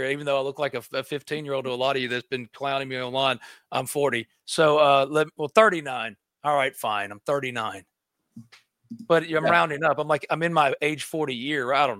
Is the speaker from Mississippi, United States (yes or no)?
yes; New Albany, Mississippi, United States; Also, BNA Bank, my hometown bank here in New Albany, branches in New Albany and Tupelo.